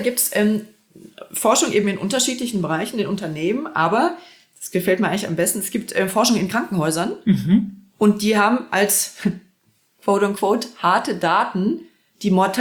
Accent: North Rhine-Westphalia, Germany; Man muss dazu sagen, ich bin im Ruhrgebiet aufgewachsen.

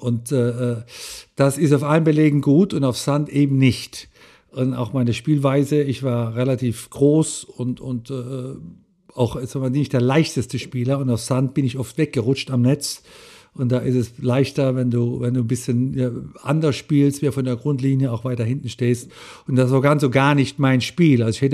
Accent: Leimen, Baden-Württemberg, Germany; Ich bin in Leimen groß geworden, in der Nähe von Heidelberg

